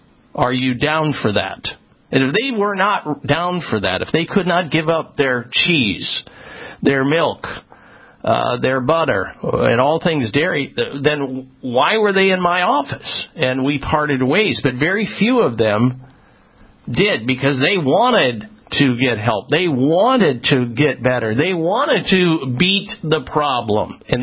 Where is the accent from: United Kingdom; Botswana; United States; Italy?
United States; Midwest; I grew up in the Midwest. I was weaned on dairy products.